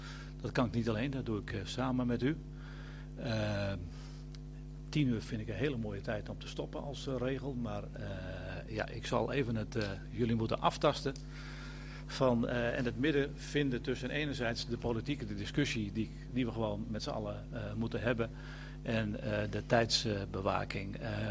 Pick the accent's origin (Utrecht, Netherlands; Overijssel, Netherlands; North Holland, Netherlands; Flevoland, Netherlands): Flevoland, Netherlands; Luttelgeest; also born or lived in Dronten; Geboren en getogen in Flevoland. Grotendeels in het dorp Luttelgeest. Maar ik heb ook 4 jaar in Dronten gewoond. Dus ik ben uit Flevoland nooit uit geweest.